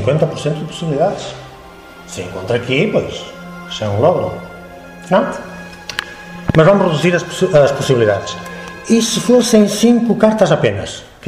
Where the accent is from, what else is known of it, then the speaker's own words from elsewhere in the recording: Barcelos, Norte, Portugal; now in Pontevedra, Spain; sempre procuro dizer de onde venho, de onde sou, as minhas raízes, porque jamais me avergonharia disso.